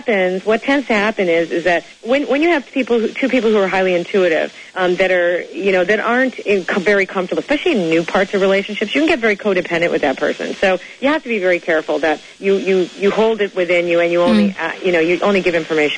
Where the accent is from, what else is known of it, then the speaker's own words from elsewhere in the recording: Toronto, Ontario, Canada; Yeah, and I'm from Toronto.